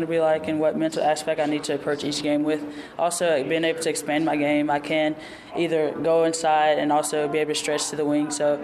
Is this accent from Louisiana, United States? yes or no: yes; Louisiana, United States; I mean, I grew up in Louisiana all my life, so I knew what it was like.